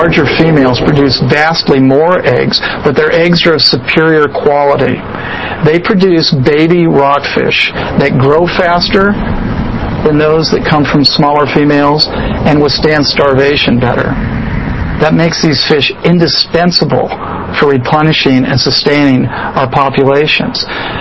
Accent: Midwest, United States; I grew up in the Midwest, and in my lifetime, some of the big federal wildlife areas were put in.

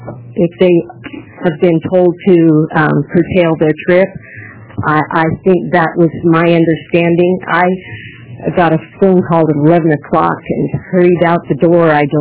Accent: Scappoose, Oregon, United States; I'm from Scappoose. I was raised in the NISA area.

